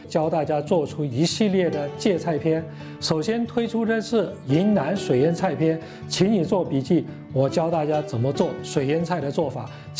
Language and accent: Chinese; Myanmar; 大家好，我是来自缅甸的